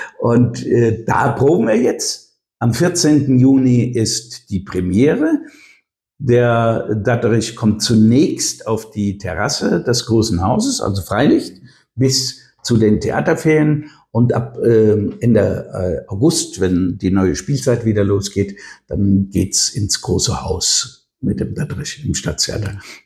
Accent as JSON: {"language": "German", "town": "Darmstadt", "region": "Hesse", "country": "Germany", "tie": "born or raised there", "said": "weil meine mütterlicherseits alles aus Bessungen stammt. Meine Großmutter kommt aus Bessungen. Ich habe also die Hälfte meiner Kindheit auch in Bessungen verbracht."}